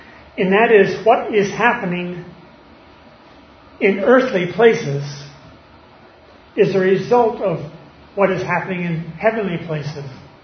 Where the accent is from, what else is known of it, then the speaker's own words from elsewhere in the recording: New Hampshire, United States; Growing up in New Hampshire, where the winters could be long and cold and lots of snow, I split a lot of wood when I was a boy growing up.